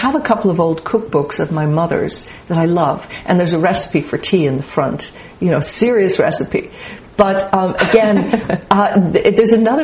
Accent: Dublin, Leinster, Ireland; I grew up in Dublin with my mother's family, but my father came from County Meath.

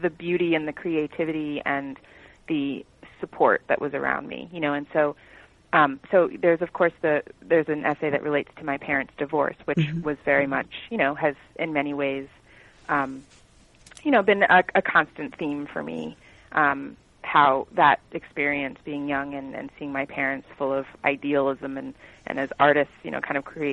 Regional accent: New York City, New York, United States; particularly where I grew up in the Bronx, you know, I mean, even today people hear Bronx and it's like, has all these connotations, right?

